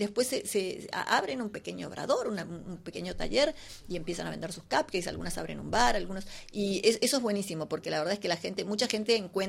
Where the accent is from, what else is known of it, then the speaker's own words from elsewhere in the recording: Argentina; moved away as an adult; now in Sitges, Spain; yo soy argentina.